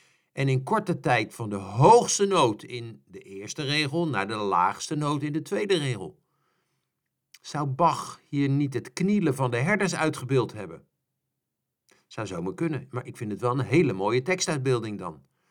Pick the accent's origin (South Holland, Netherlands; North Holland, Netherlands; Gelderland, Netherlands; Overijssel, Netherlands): South Holland, Netherlands; Rotterdam; born there; Ik wil u meenemen naar mijn geboorteplaats Rotterdam.